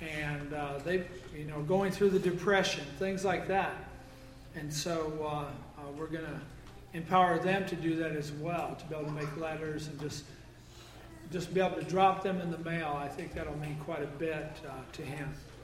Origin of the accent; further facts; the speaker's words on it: Iowa, United States; I grew up in Iowa. And if you're familiar with Iowa, it's the caucus state.